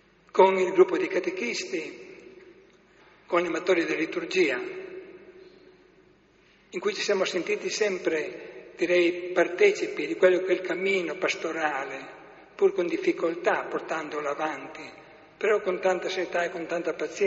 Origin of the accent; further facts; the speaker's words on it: Cervignano del Friuli, Friuli-Venezia Giulia, Italy; Un anno nella mio paese d'origine, Cervignano